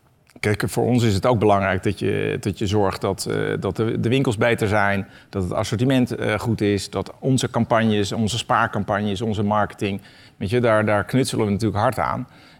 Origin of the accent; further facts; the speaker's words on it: Zandvoort, North Holland, Netherlands; Ik kom namelijk origineel uit Zandvoort. En ik ben opgegroeid in het circuit.